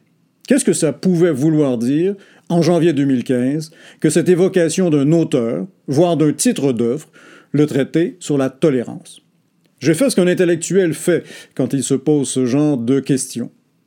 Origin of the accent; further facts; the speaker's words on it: Quebec, Canada; je suis québécois.